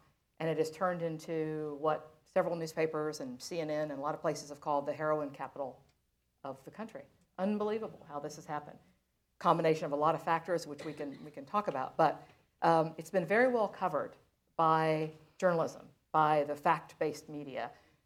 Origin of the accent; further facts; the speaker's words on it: Huntington, West Virginia, United States; I come from a town born and raised in Huntington, West Virginia.